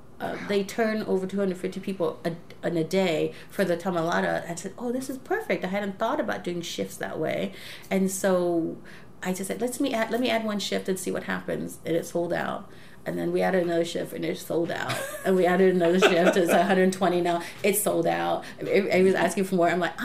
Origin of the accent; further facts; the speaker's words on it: Los Angeles, California, United States; You know, like, L.A., obviously, my hometown, you know?